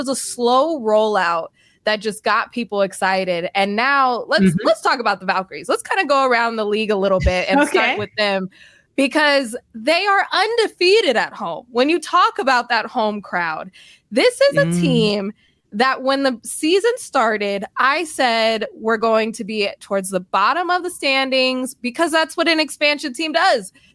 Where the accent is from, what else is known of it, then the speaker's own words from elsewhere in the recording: Sacramento, California, United States; I'm from Sacramento.